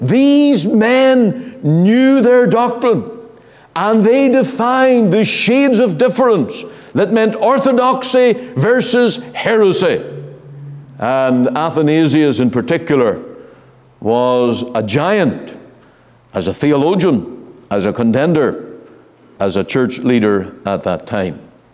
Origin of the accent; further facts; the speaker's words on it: Northern Ireland, United Kingdom; In my home country, in Ireland